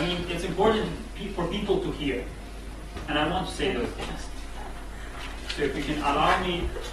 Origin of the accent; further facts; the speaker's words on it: Sarajevo, Federation of Bosnia and Herzegovina, Bosnia & Herzegovina; I'm from Sarajevo.